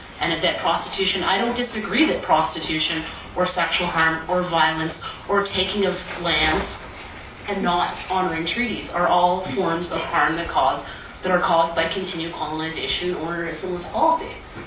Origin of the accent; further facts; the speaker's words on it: Canada; And I'm not going to stand by it as a Canadian lawyer, as an Indigenous person